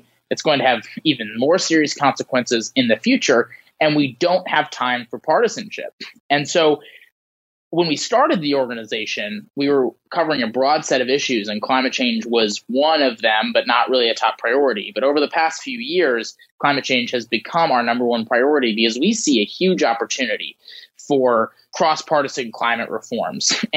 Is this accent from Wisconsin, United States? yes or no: yes; Wisconsin, United States; I grew up in Wisconsin and near Green Bay.